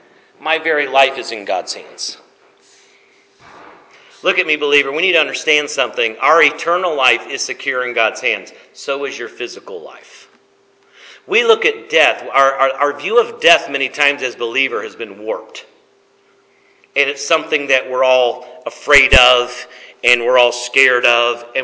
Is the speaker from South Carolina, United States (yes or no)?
yes; South Carolina, United States; I am from South Carolina. Y'all know that?